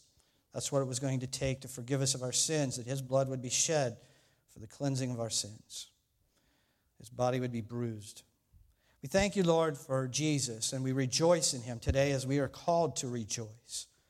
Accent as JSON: {"language": "English", "region": "Ohio", "country": "United States", "lives_now": "Pittsburgh, United States", "said": "I'm from here now. I'm no longer from Ohio. I'm from here. When I come home, I come home to Pittsburgh."}